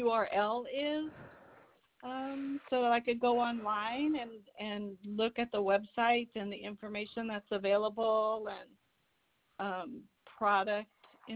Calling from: San Diego, California, United States; And I'm calling from San Diego, California.

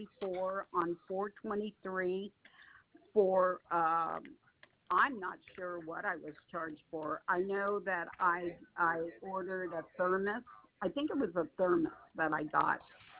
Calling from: Fresno, California, United States; I'm calling from Fresno, California.

